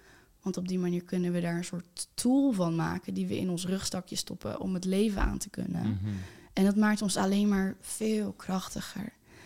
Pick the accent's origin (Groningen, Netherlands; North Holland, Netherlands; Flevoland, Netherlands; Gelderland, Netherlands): Flevoland, Netherlands; Lelystad; ik kom uit Lelystad, maar in een wijk zit er een dorp van zo'n 200 mensen, het Siddadorp.